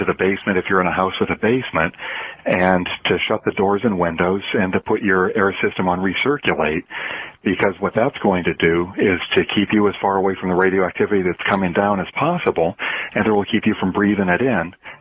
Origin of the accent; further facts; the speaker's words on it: Ohio, United States; As I mentioned before, I grew up in Ohio